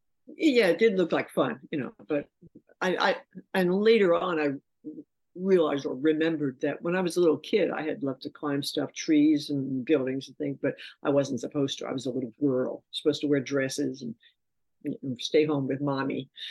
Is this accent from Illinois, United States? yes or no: no; New York City, New York, United States; Because I grew up in New York City.